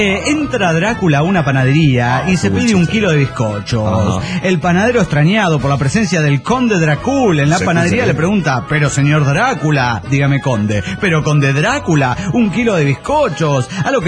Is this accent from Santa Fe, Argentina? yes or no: yes; Santa Fe, Argentina; de Santa Fe, Argentina.